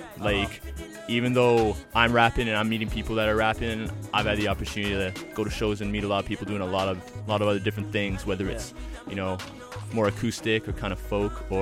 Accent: Burnaby, British Columbia, Canada; Oh, bro, just local boy here, Burnaby, man.

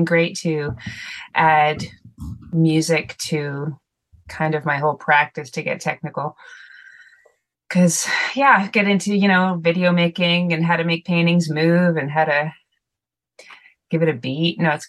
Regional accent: Montreal, Quebec, Canada; I'm from Montreal

